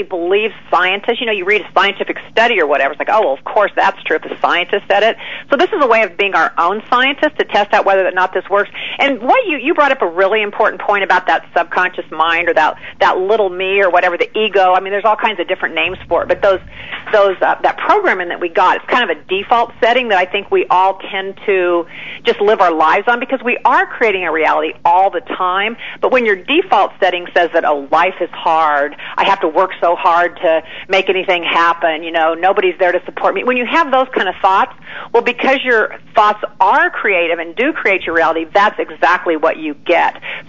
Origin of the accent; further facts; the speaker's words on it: Kansas, United States; I mean, I'm a kid from Kansas.